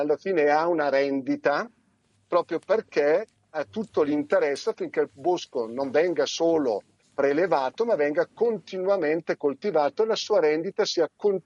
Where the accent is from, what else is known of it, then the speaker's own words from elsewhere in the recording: Bergamo, Lombardy, Italy; io sono di Bergamo